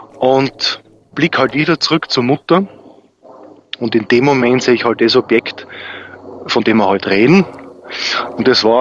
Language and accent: German; Graz, Styria, Austria; born there; Ich bin gebürtiger Grazer